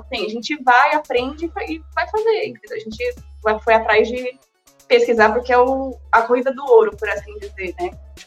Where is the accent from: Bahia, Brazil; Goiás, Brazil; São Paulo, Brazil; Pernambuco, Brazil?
São Paulo, Brazil; Osasco; now in Sorocaba, Brazil; eu sou de Sorocaba, né, agora, vai fazer acho que uns 5 meses ainda. É, eu sou de natural de Osasco, né, vim de Osasco.